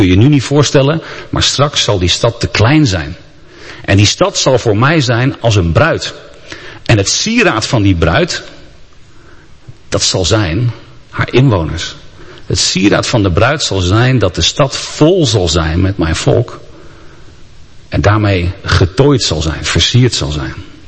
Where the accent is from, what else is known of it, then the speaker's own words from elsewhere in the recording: Rotterdam, South Holland, Netherlands; En dat zeg ik dan als Rotterdammer.